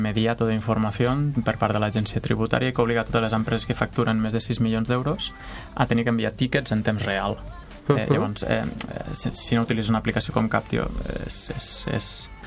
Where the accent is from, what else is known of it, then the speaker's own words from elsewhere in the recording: Catalonia, Spain; l'equip que vam crear l'empresa Som de les Terres de l'Ebre